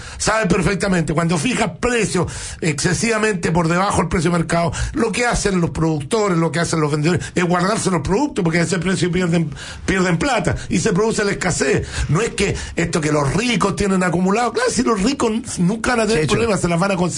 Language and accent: Spanish; Chile